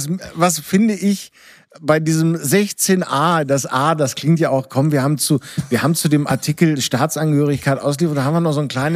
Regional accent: Netherlands; Mir als Niederländer ist es relativ Latte

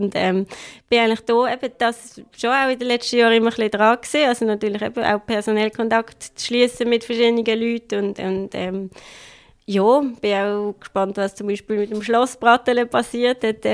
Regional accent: Buckten, Basel-Landschaft, Switzerland; dass ich aufgewachsen bin im Oberbasel, Biet, in Buchten.

